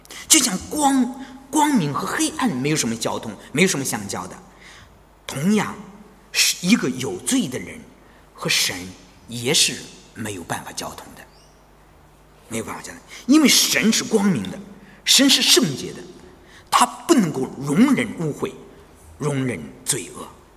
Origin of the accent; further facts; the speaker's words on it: China; 我们中国人可能不喜欢日本人。